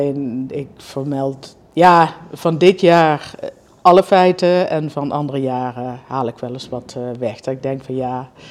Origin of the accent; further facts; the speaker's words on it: Limburg, Netherlands; En ook niet opgegroeid met vis. Ik ben opgegroeid in Limburg.